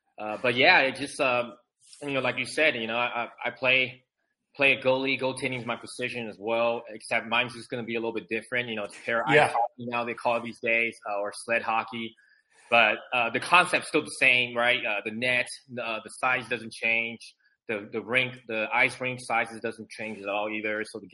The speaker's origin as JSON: {"language": "English", "town": "San Francisco", "region": "California", "country": "United States", "tie": "born or raised there", "also_born_or_lived": "Taiwan", "said": "My family and I immigrated from Taiwan, you know. So we grew up in California, San Francisco, Bay Area."}